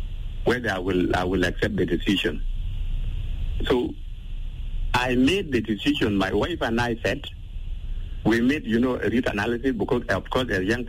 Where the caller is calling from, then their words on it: Rumbek, Lakes, South Sudan; from Rumbek.